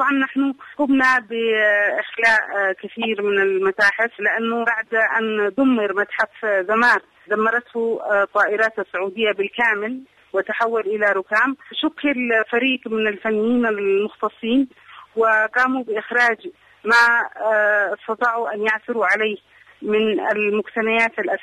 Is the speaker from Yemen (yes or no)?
yes; Yemen; وإن كان من وجهة نظري أنا كمواطنة يمنية وعاشقة لهذه المدينة